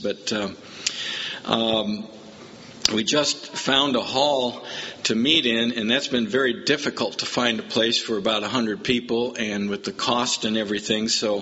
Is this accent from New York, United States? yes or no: no; Chicago, Illinois, United States; I grew up in Chicago, so it's kind of back home in one sense to be in that area.